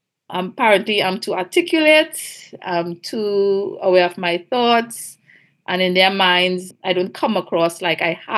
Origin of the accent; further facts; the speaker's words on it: Trinidad, Trinidad & Tobago; now in Tobago, Trinidad and Tobago; Well, actually, I grew up in Trinidad. I moved to Tobago within the last 10 years, but the experience is pretty much the same on both islands. We are twin islands.